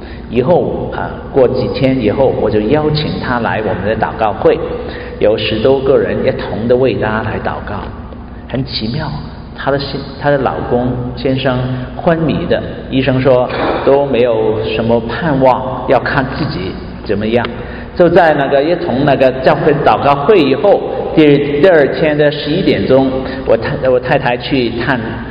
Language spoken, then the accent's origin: Chinese; Hong Kong; moved away as an adult; now in Canada; 现在我在加拿大的日子啊，比在香港的日子大概两倍的时间啊。你知道我是多少多大，我大概19岁来加拿大啊，现在已经59了啊